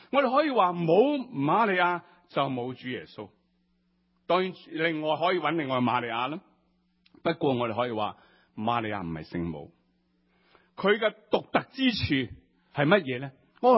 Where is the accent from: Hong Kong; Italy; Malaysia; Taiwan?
Hong Kong; 其实似我们香港人喜欢喝茶